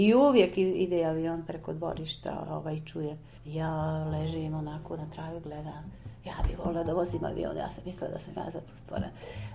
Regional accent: Buzekara, Brčko District, Bosnia & Herzegovina; da sam ja dijete sa sela, znači moji roditelji su zemljoradnici. Ja sam iz Buzekare, znači išla sam u osnovnu školu u Ražljevo i u Buzekaru i zatim u gimnaziju u Brčko i na fakultet.

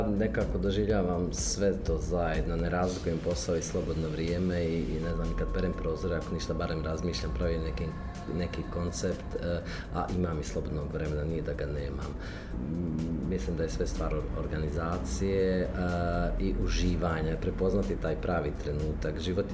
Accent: Brčko, Brčko District, Bosnia & Herzegovina; I nas puno Brčaka, glumaca, režisera ima. i ono kad se spomene, ne znam, neko kad me pita odakle si, ja se uvijek zezam, ono, Brčko

